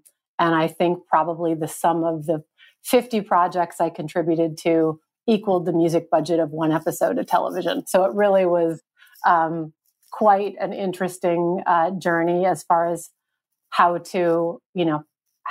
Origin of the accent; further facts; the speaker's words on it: Chicago, Illinois, United States; now in Los Angeles, United States; And I was from Chicago, and was a huge John Hughes fan